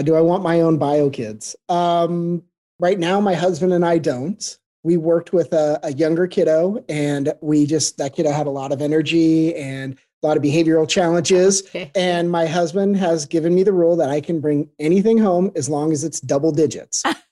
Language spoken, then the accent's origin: English; Shelton, Washington, United States; also born or lived in Seattle, United States; So I've always been Washingtonian. I was born in Seattle and then moved to a very rural town called Shelton. In that town, it's definitely more of a logging community, farming community.